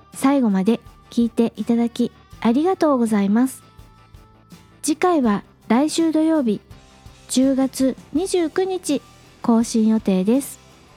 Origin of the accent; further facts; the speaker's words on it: Chiba, Japan; 私は千葉県出身ですが、茨城県に近いいわゆる茨城地域にいたものですから、 茨城弁を話す人は珍しくありませんでした。